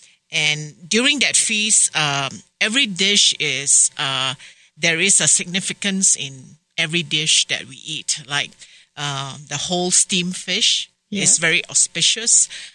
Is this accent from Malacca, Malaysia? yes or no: no; Kuala Lumpur, Malaysia; English is a second language; I'm from Malaysia. Oh, okay. I'm from the capital city.